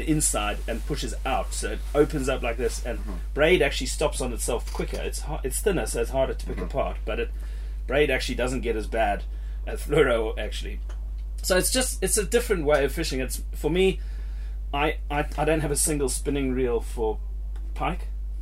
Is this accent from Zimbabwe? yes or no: yes; Zimbabwe; now in United Kingdom; I was the same when I came from Zimbabwe.